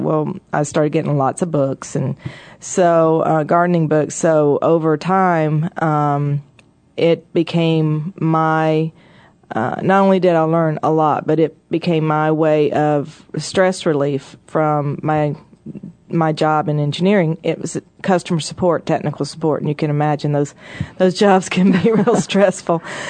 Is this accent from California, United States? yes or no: no; Tennessee, United States; I grew up in Tennessee at the foothills of the Smoky Mountains, and so that's a very big part of me.